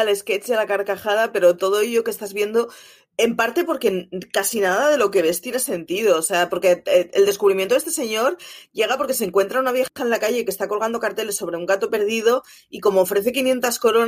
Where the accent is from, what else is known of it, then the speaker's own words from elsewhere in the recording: Barcelona, Catalonia, Spain; yo soy de Barcelona, mis padres son de Euskadi